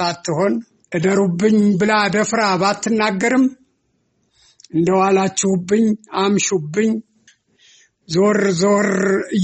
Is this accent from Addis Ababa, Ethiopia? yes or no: yes; Addis Ababa, Ethiopia; አዲስ አበባ ተወለድኩ፣ አደግኩ፣ ተማርኩ፣ ሰራሁ፣ አገኘሁ፣ አገባሁ፣ ልጆች አፈራሁ፣ ዳርኩ፣ አያት ሆንኩባት፣